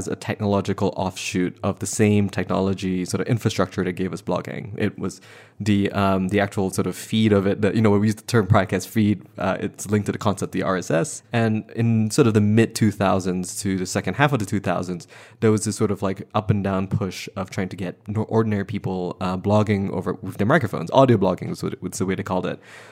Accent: Malaysia; I'm not from this country. I'm from Malaysia.

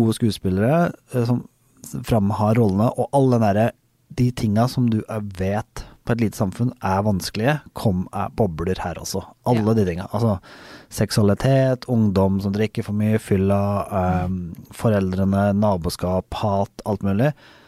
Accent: Toten, Innlandet, Norway; Mens jeg er fra Lille, Lille Toten.

